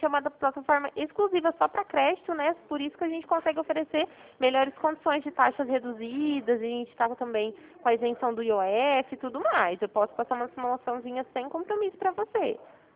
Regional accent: Ribeirão Preto, São Paulo, Brazil; Eu sou de Ribeirão Preto.

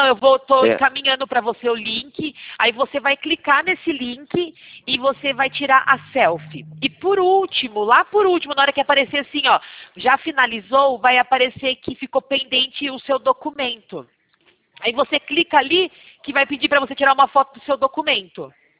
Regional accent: Sorocaba, São Paulo, Brazil; Eu sou de Sorocaba.

